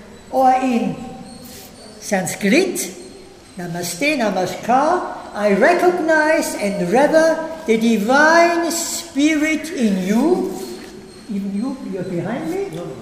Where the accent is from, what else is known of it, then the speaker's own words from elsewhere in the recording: Salzburg, Austria; English is a second language; We're from Austria, Salzburg, the town of Sound of Music. We live only 40 meters away from each other.